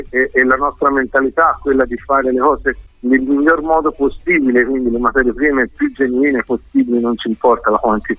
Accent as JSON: {"language": "Italian", "town": "Grezzano", "region": "Tuscany", "country": "Italy", "lives_now": "Vigevano, Italy", "said": "Io sono di Grezzano."}